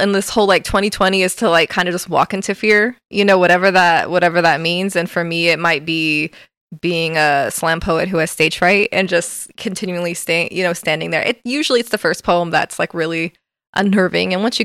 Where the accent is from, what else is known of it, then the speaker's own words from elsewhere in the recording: Florida, United States; he painted the cover design, which was like just a lake where we grew up in Central Florida.